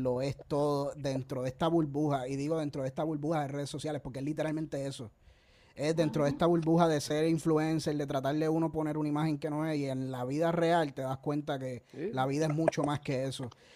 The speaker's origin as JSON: {"language": "Spanish", "town": "Levittown", "country": "Puerto Rico", "said": "Tú sabes, yo soy de Levittown y no te pierdes mucho, en verdad."}